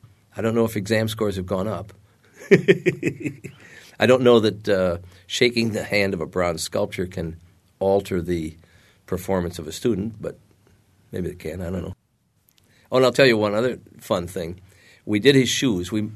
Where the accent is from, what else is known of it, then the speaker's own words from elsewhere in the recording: St. Paul, Minnesota, United States; Minnesota, St. Paul, Minnesota.